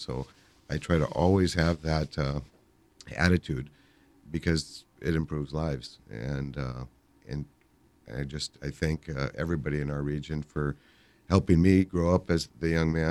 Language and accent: English; Nome, Alaska, United States; You know, Western Alaska is my home. I was born and raised here in Nome